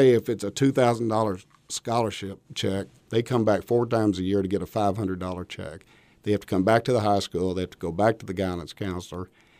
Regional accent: Fulton, Kentucky, United States; And I'm originally from Fulton City, graduated from Fulton City High School.

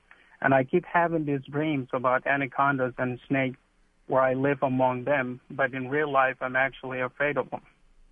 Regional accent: South Sudan; that I was born and raised in southern Sudan, and I come from a tribe called Dinka.

